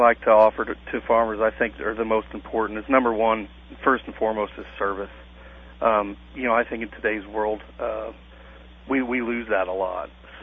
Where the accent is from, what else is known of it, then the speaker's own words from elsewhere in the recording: Palmyra, Illinois, United States; Well, previously born and raised in the Palmyra area, and I moved west of Modesto a couple years ago, so I didn't make it very far from where I was actually born and raised.